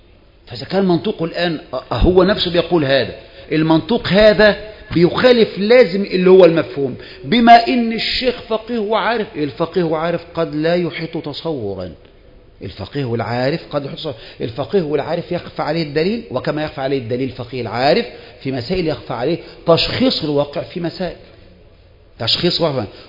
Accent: Egypt; وانا مصري

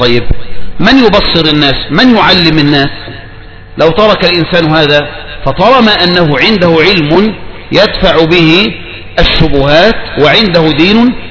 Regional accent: Egypt; مثل عندنا في مصر، عد من المعاصي ستمل من كثرة المعاصي

